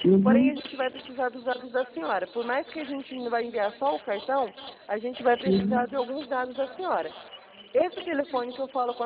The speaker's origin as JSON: {"language": "Portuguese", "town": "Presidente Prudente", "region": "São Paulo", "country": "Brazil", "said": "Eu sou aqui de Prudente mesmo, tá?"}